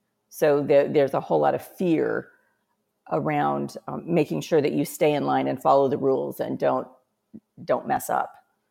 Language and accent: English; St. Louis, Missouri, United States; born there; And then when I was born in St. Louis, that's where the headquarters is of the United Pentecostal Church.